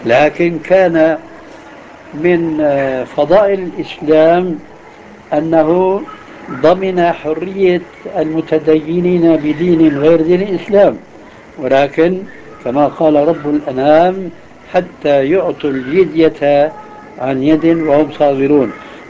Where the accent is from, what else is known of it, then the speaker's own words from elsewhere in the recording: Syria; بعض البلاد عندنا في سوريا في حارة النصارى